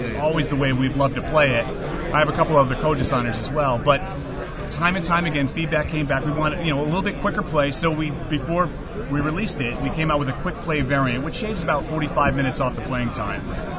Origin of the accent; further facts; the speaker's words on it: New Haven, Connecticut, United States; You know, I'm from New Haven.